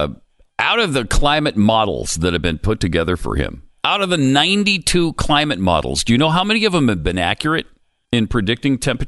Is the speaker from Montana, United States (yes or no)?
yes; Montana, United States; I grew up in Montana, and it was cold and snowy some years